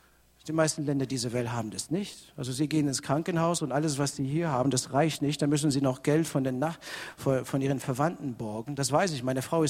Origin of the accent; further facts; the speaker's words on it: Canada; Und nach wieder einer Reise irgendwo in den Südstaaten kam ich wieder nach Kanada, wo ich herkomme.